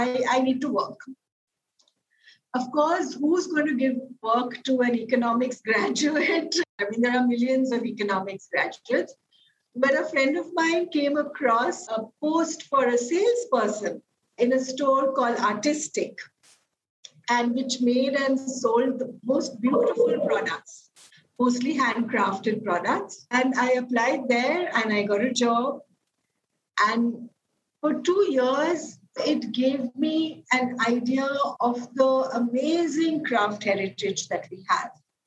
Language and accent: English; Mumbai, Maharashtra, India; growing up in Bombay, you know how it is